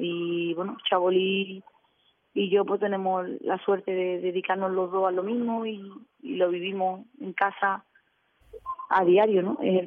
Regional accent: Cádiz, Andalusia, Spain; Yo creo que es una canción que describe divinamente lo que es mi tierra, ¿no? Lo que es Cádiz. Y el que conoce Cádiz y el que es de aquí, pues, lo sabe que es así, ¿no?

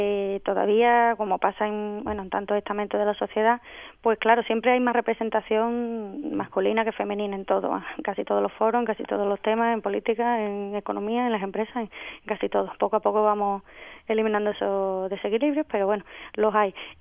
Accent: Spain; somos españoles, los gitanos

